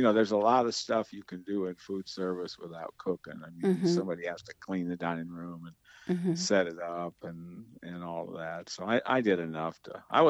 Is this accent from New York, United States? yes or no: no; Fremont, Nebraska, United States; I'm from Fremont, Nebraska, which turns out to be about 30 miles from the major center in Nebraska, which is Omaha.